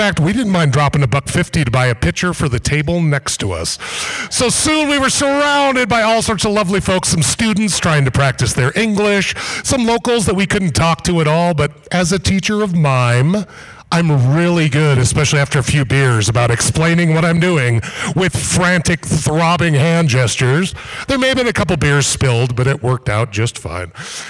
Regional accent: Montana, United States; excuse me, are you from Montana? And we were like, yeah.

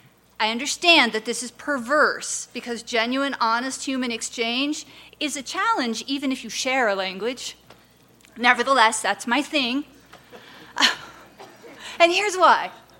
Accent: United States; And number two, I am an American.

